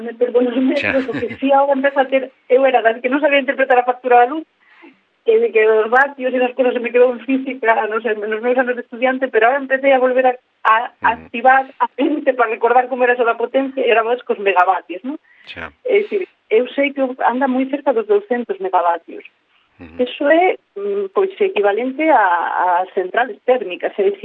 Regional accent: Ourense, Galicia, Spain; now in Aranga, Spain; vivindo aquí 20 anos, son de Orense, pero levo 20 anos vivindo aquí en Aranga

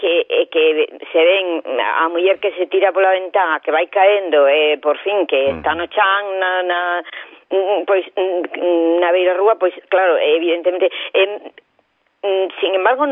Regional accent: Oleiros, Galicia, Spain; eu son veciña de Oleiros, o sea, en realidad eu nacín aquí, en Perillo. Bueno, a miña familia é de Perillo de toda a vida.

